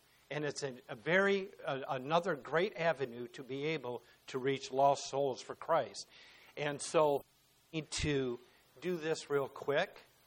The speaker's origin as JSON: {"language": "English", "region": "Michigan", "country": "United States"}